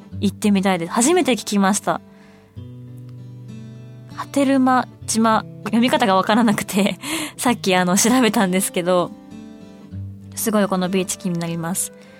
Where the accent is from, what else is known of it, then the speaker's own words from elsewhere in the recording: Kansai, Japan; accent: Kansai dialect; ずっともう関西で育ってはいるので、基本はベースは関西弁です。